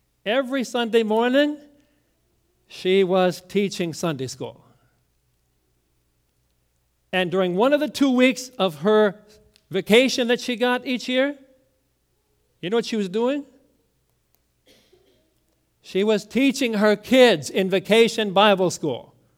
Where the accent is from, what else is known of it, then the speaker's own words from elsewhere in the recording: New Richmond, Wisconsin, United States; When I was growing up in New Richmond, Wisconsin, I was taught that this is God's brood, the church, the family of God.